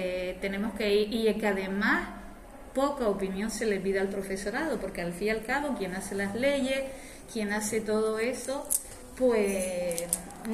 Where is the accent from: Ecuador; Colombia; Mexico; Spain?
Spain; Canary Islands; also born or lived in Tenerife; yo soy de Gran Canaria, estudié en Tenerife, las primeras sustituciones me tocaron allí y luego pues me mandaron a Fuerteventura, el primer año estuve en Gran Tarajal, era mi primera vez que estaba en la isla